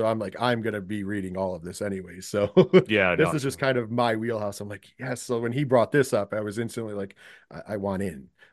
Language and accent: English; Northeast, United States; I'm from the Northeast